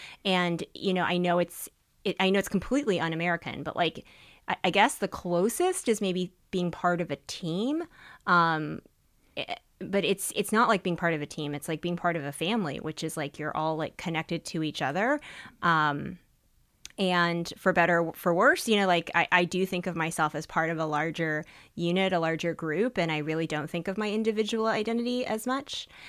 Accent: Taiwan; And, like, we are from Taiwan, and that's, like, a whole matter of debate.

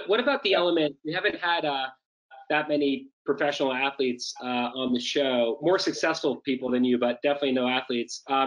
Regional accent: Boston, Massachusetts, United States; now in Rye, United States; I live in a town where it's a big hockey town, even though I'm from Boston, as you know, but we're the Rye Rangers.

